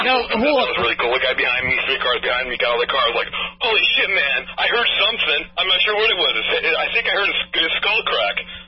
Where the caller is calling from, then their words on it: Lowell, Massachusetts, United States; I'm in Lowell, Massachusetts right now.